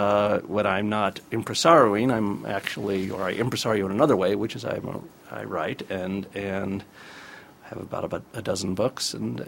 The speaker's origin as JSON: {"language": "English", "region": "California", "country": "United States", "tie": "born or raised there", "said": "I grew up in California, went to school at Santa Cruz"}